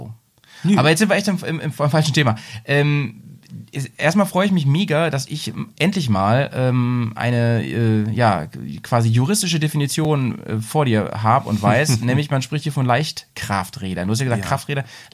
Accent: Lower Saxony, Germany; Also da, wo ich herkomme, so Großraum Hannover, da ist es echt so, da fährt irgendwie fünfmal am Tag im Bus und so, ne?

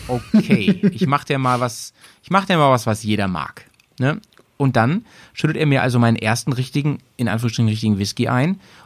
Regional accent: Hanover, Lower Saxony, Germany; in Hannover. Ich komme ja aus der Ecke eigentlich, ursprünglich.

